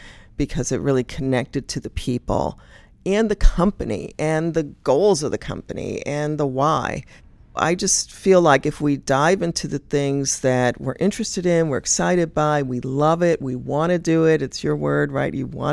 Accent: Chicago, Illinois, United States; I'm from Chicago, and it's a great city, one of the greatest cities in the U.S.

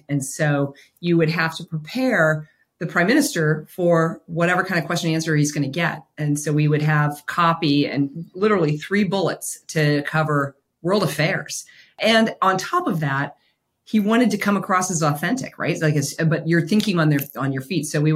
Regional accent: Canada; So I'm from Canada.

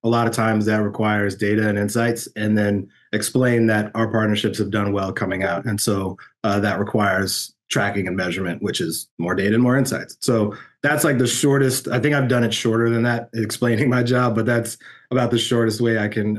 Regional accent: Pasadena, California, United States; My family, I'm from Pasadena, California. I actually live in the house that I was born in.

